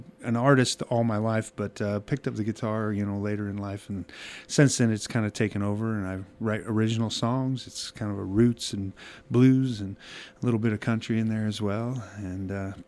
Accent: Lamoni, Iowa, United States; also born or lived in Guthrie Center, United States; Yeah, I grew up in Lamoni and Guthrie Center, Iowa as well, and I'm kind of a small town kid from Iowa

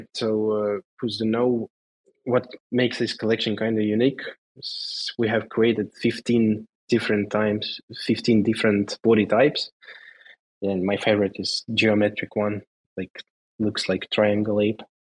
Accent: Estonia; I'm Estonian.

